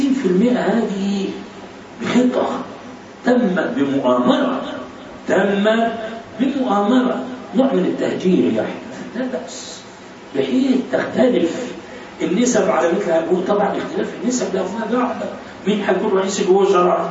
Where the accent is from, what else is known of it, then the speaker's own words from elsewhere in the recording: Alexandria, Alexandria Governorate, Egypt; مازال في القاهرة وحي العطارين عندنا في الإسكندرية